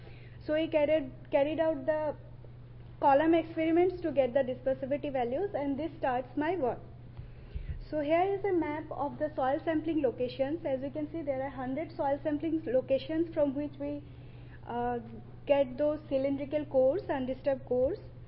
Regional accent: India; English is a second language; You can see my name. And I'm from India.

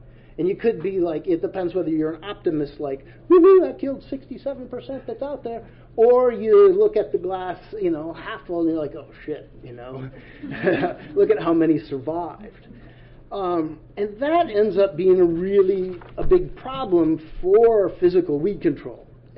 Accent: Midwest, United States; I kind of left where I grew up in the Midwest, and I just went up and hid in the forest

